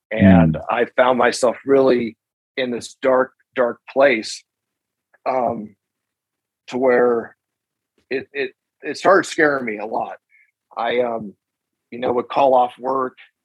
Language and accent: English; Wenatchee, Washington, United States; So I made a decision to, move over to Seattle, which is about, you know, 3 hours away from my hometown here of Wenatchee.